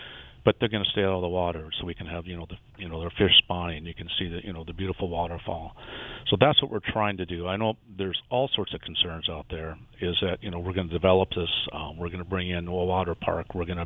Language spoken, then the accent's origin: English; Spearfish, South Dakota, United States; I grew up in Spearfish, so there's people there that I knew forever and haven't seen forever.